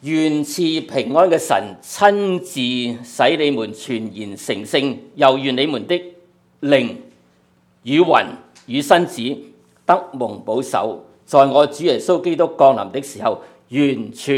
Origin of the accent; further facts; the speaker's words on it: Guangdong, China; 我们广东人去买东西很喜欢讲一句说话。